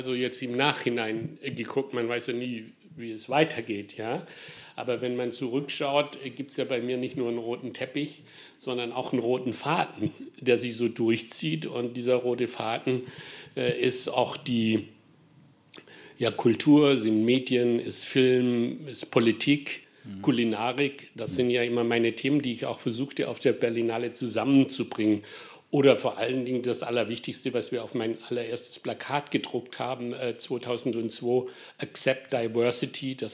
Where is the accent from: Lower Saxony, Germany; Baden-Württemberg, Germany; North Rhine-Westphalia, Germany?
Baden-Württemberg, Germany; Ispringen; born there; ich bin natürlich ein Schwabe, also jedenfalls ein Baden-Württemberger im wahrsten Sinn des Wortes, weil ich bin in Ispringen geboren, das ist bei Pforzheim